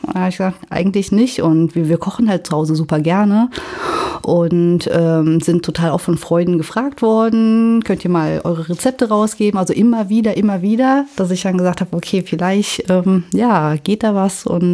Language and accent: German; Germany; also born or lived in Beijing; Ich bin in der Eifel groß geworden. War zwischenzeitlich 5 Jahre im Ausland tätig und genau, bin 2011 aus Peking zurückgekommen.